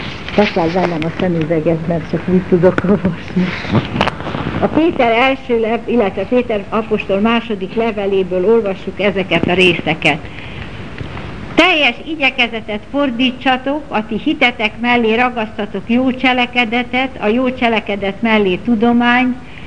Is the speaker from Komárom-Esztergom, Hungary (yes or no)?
no; Budapest, Hungary; born there; Hívő szülők gyermeke vagyok, itt születtem Budapesten, a Bakács téren, 1924. május 22-én.